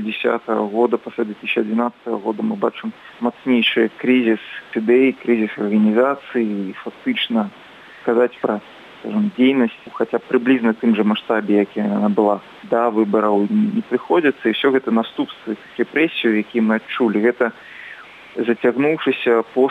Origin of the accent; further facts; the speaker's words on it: Belarus; хоч ми білоруси, живемо в іншій країні